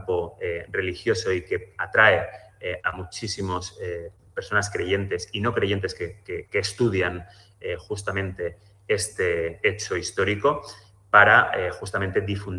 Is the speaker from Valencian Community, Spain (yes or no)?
yes; Valencian Community, Spain; nuestra identidad que tenemos como valencianos